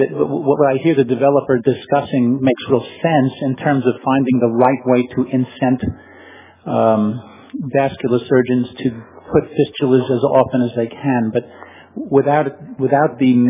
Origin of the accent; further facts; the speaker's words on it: Puerto Rico; accent: Puerto Rican; I hope you can understand my accent. It's a Puerto Rican.